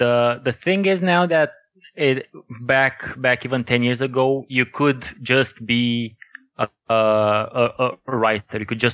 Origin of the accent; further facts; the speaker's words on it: Romania; English is a second language; now in Denmark; I'm originally from Romania. I live now in Denmark, so I moved from East to West.